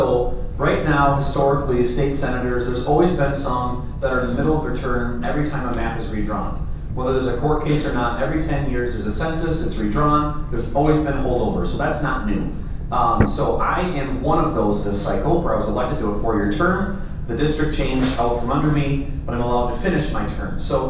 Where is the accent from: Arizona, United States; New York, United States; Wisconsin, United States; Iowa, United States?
Wisconsin, United States; Rice Lake; Just like I don't live in Phillips or Bayfield or Ashland. I'm from Rice Lake. I don't live in Rice Lake anymore, right?